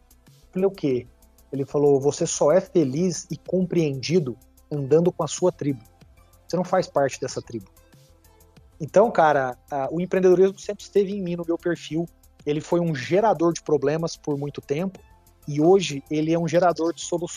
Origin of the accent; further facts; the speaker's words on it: Brazil; como brasileiro ufanista, quando ele fala aquilo, você fala: pô, o que esse cara tá falando no meu país, né?